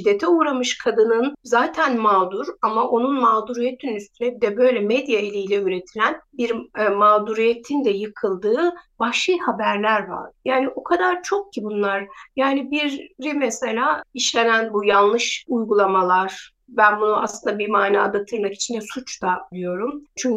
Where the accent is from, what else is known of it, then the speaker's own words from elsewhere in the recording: Eskişehir, Turkey; Yani ben de Eskişehirliyim. Dizi Sivrisar'da çekiliyor. İşte Eskişehir'in hani Orta Anadolu'nun diyelim şivesi, mekanları, o yüzden çok da tanıdık geliyor. Köyümüze gitmiş gibi oluyoruz.